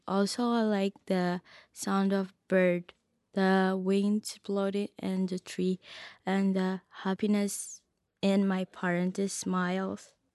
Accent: Ethiopia; now in Seattle, United States; Seattle is wet and cold. And Ethiopia is more hot and sunny. Even though I grew up in Ethiopia

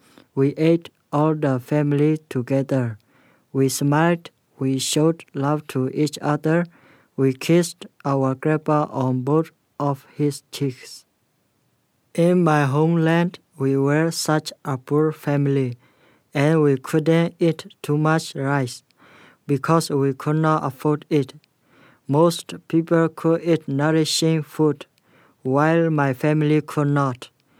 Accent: Myanmar; I come from Burma.

